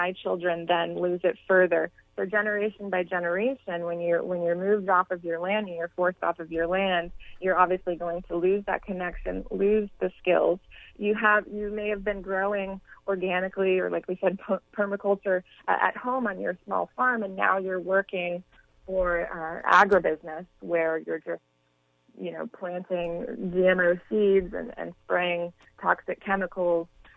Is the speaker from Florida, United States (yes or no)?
yes; Florida, United States; My home state is home to one of the largest farm worker coalitions, the Coalition of Immokalee Workers, who have been running a great campaign.